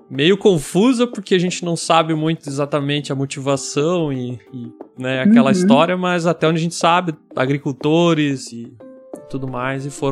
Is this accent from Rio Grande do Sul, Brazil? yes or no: no; Paraná, Brazil; na minha cidade natal, lá no Paraná, a gente também sempre fez isso. Eu fiz isso a minha infância inteira.